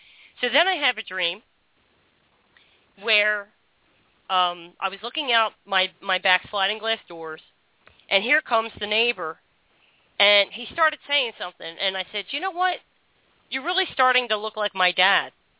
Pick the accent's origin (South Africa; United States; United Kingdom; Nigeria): United Kingdom; England; Oh no! Yeah, well, they can't send me. I'm so pale. They could send me back to England.